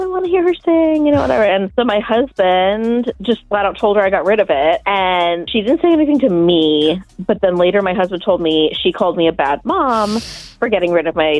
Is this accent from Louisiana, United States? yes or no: no; Hagerstown, Maryland, United States; from Hagerstown.